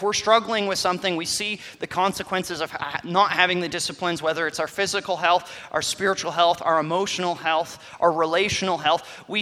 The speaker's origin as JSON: {"language": "English", "country": "Canada", "said": "the fact that I know who Wayne Gretzky is just by being a Canadian speaks to the quality of his skill"}